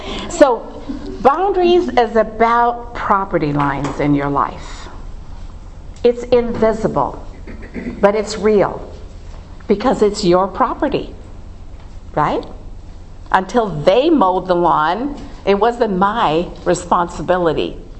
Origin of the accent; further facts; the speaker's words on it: Hawaii, United States; And I grew up in Hawaii, and I love goat.